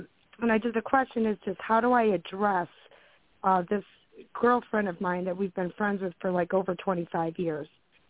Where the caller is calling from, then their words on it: Buffalo, New York, United States; Hi. I'm calling from Buffalo, New York